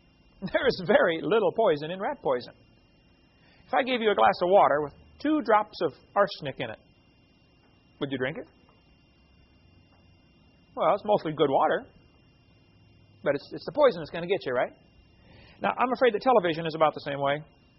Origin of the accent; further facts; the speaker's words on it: East Peoria, Illinois, United States; I've got two older brothers and a younger sister. I was raised in East Peoria, Illinois.